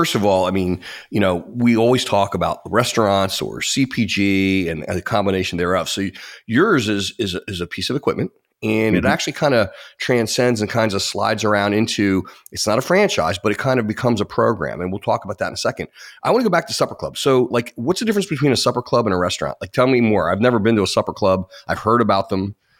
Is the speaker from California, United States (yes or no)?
no; Hershey, Pennsylvania, United States; I was a kid, I grew up in Hershey, Pennsylvania, and somehow I knew the Broster name.